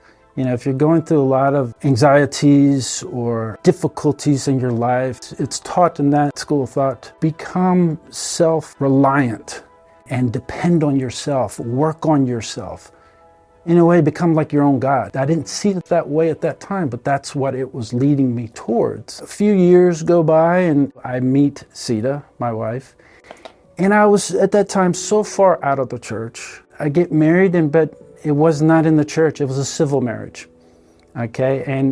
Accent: Norfolk, Virginia, United States; born there; I'm a cradle Catholic. I was born in Norfolk, Virginia. I went to Catholic schools during my formative years.

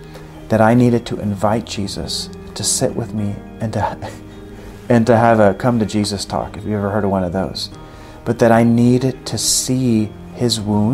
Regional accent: El Salvador; So I'm from El Salvador, and over there is a little bit of violence.

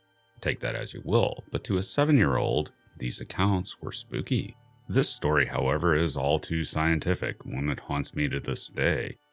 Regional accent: Missouri, United States; about an hour north of St. Louis in rural Missouri, my home state.

